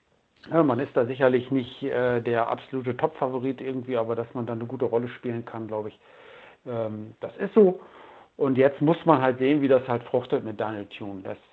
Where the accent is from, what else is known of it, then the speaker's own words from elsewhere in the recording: Osnabrück, Lower Saxony, Germany; born there; weil ich bin gebürtiger Osnabrücker